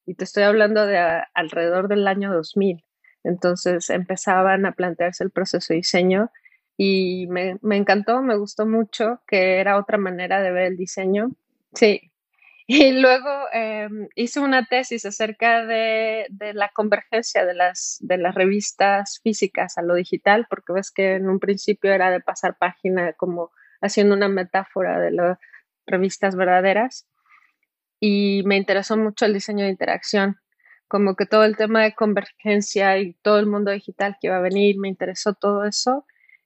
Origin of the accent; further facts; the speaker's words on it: Mexico; Pues yo originalmente soy del Caribe, entonces de la parte del Caribe de México.